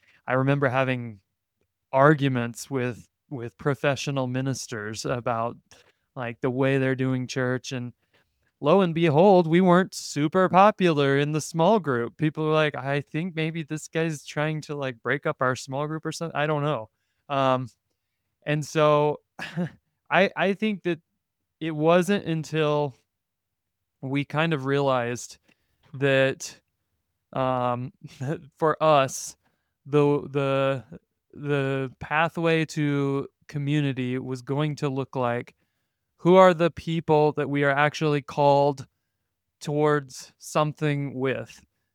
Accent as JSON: {"language": "English", "region": "Texas", "country": "United States", "moved": "yes", "said": "I told you I came from Texas to Princeton University"}